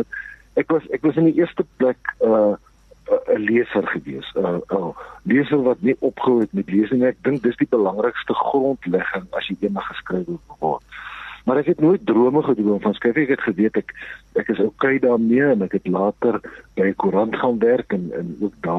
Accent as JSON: {"language": "Afrikaans", "town": "Klerksdorp", "region": "North West", "country": "South Africa", "tie": "born or raised there", "also_born_or_lived": "Paarl", "said": "ek is in die Parel gebore, maar ek was 18 maande oud toe ons Klerksdorp toe is."}